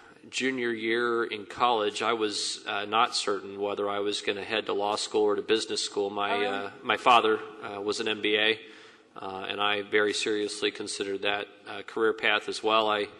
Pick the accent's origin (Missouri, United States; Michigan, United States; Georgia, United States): Missouri, United States; Kansas City; Well, I grew up in Kansas City and still love it very much.